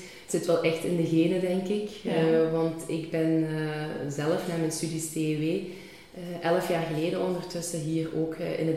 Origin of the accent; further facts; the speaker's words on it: Hasselt, Flanders, Belgium; born there; ik ben 33 jaar, geboren in Hasselt en vandaag ook nog altijd wonende in Hasselt.